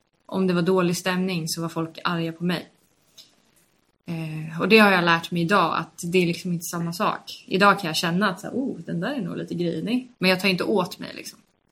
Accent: Kallhäll, Stockholm County, Sweden; från jättebörjan så är jag uppväxt i Kallhäll i Jakobsberg utanför Stockholm. Liten förort ihop med en då 17-årig mamma

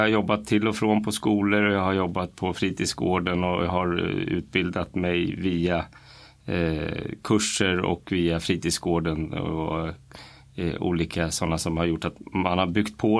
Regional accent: Tyresö, Stockholm County, Sweden; är 44 år gammal, född och uppvuxen i Tyresö, flyttade härifrån 2005. Gick på Kumla skola. Eller först gick jag på Hanvikens skola och senare på Kumla skola

